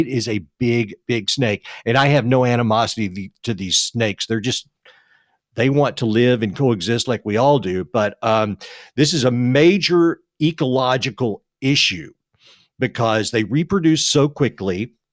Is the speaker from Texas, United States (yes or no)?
yes; Texas, United States; We had the wild hogs throughout the Southwest. I'm from Texas.